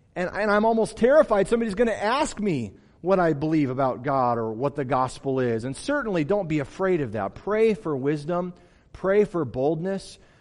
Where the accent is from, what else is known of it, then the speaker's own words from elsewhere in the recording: Midwest, United States; And we grew up in the Midwest where there was lots of salt on the road in the wintertime.